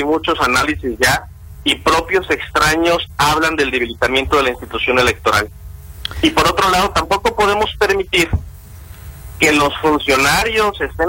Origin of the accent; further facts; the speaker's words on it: Mexico; nosotros lo que queremos y lo que pretendemos aquí como mexicanos es que se defienda un valor